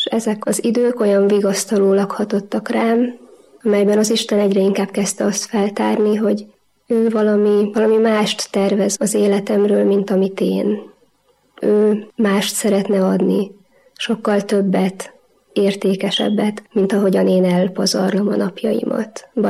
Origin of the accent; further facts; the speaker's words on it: Tar, Nógrád, Hungary; 31-2 évvel ezelőtt születtem egy kis mátraaljai településen, Taron. Az életem egy csendes, vidéki, falusi életben kezdődött.